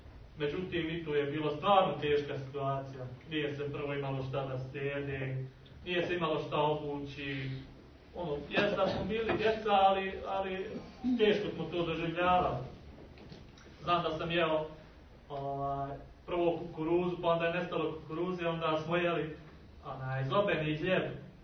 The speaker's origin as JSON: {"language": "Bosnian", "town": "Kamenica", "region": "Republika Srpska", "country": "Bosnia & Herzegovina", "said": "student sam tu na fakultetu elektrotehnike u Tuzli. Dolazim iz Kamenci, od Zvornika. Ja sam dosta mlad bio kad je počeo rat, ne znam, 3. razred, 82. godište."}